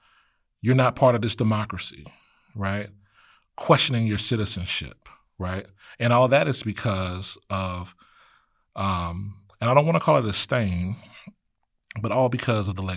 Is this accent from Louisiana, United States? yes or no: yes; Louisiana, United States; And growing up in Louisiana, it was, hey, wait a minute. All white folk live across this track and all the Black people lived across this track.